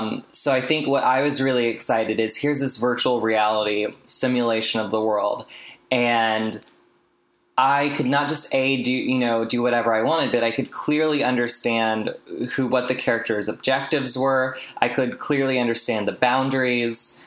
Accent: North Carolina, United States; So I grew up in North Carolina, and, my family was really homophobic.

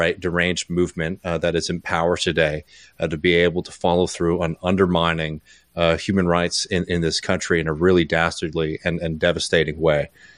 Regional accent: Texas, United States; including people in my home state of Texas

